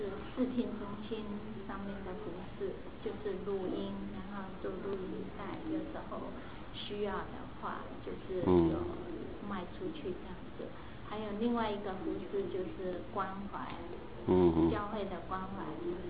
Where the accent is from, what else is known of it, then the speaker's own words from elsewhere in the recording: Taiwan; 那我在这个教会 是蛮多年了，可能有二十几年。我们从台湾来就一直住在这个教会 ，ETC 简称为 ETC。